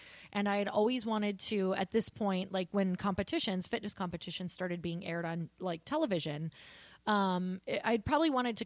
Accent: Midwest, United States; Cause imagine, I'm like from the Midwest, super down home, like kind of just like not very worldly.

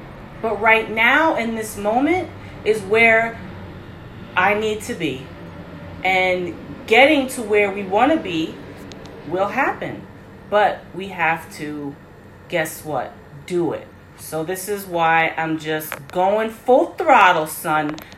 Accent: New York, United States; accent: New York; Oh, my accent's going to come out. New York accent, mind you.

